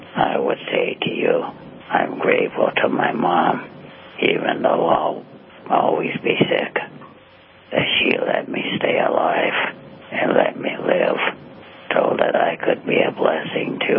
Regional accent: Hawaii, United States; also born or lived in Canada; I was born in Canada, I was there one day. Then the next day I was shipped to a place called Hawaii. I was there for 34 years and 10 months.

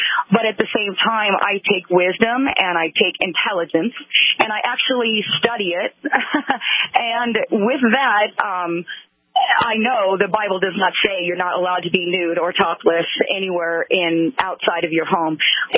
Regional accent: California, United States; now in Utah, United States; Well, first of all, I'm from California, and I live here in the state of Utah

